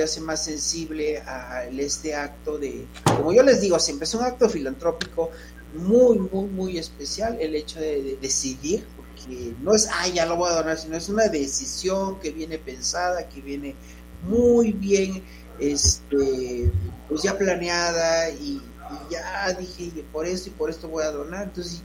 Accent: Mexico; la llevamos en los genes como mexicanos

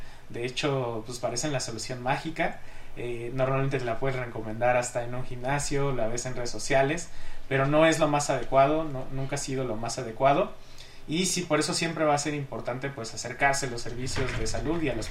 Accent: Mexico; El problema en realidad de nuestros hábitos como mexicanos tiene mucho que ver con este contexto sociocultural

